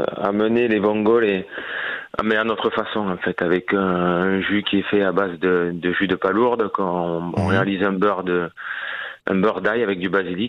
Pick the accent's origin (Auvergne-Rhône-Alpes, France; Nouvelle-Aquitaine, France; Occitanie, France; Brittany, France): Occitanie, France; Narbonne; Je suis natif d'à côté de Narbonne.